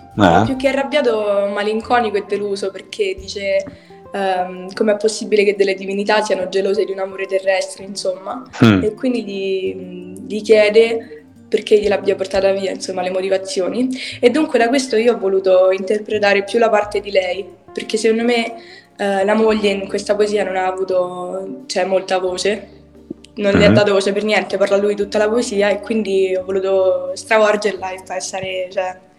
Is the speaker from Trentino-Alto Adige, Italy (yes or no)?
no; Rome, Lazio, Italy; io vengo da Pasino di Roma, cioè non so proprio